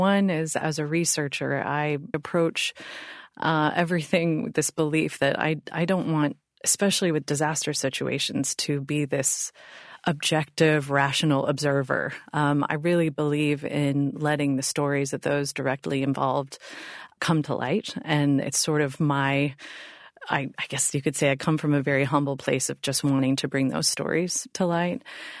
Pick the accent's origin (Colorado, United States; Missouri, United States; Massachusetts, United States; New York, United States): Missouri, United States; I grew up in the Missouri Ozarks and was really involved in community theater growing up